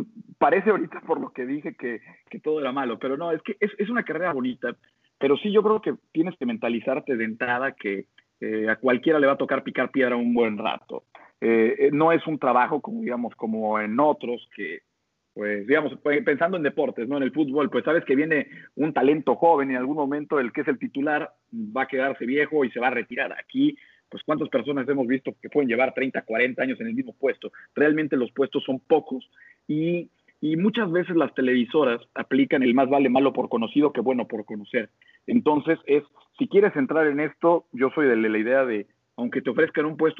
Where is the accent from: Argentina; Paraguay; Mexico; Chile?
Mexico; Puebla; now in Monterrey, Mexico; Yo para empezar, yo soy de Puebla. Yo llegué a Monterrey hace casi 20 años